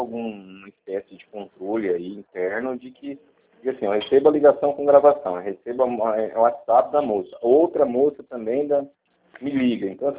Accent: Marília, São Paulo, Brazil; eu sou de Marília.

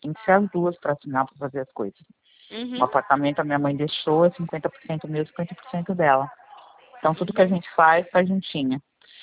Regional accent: Sumaré, São Paulo, Brazil; Não, eu sou aqui de Sumaré.

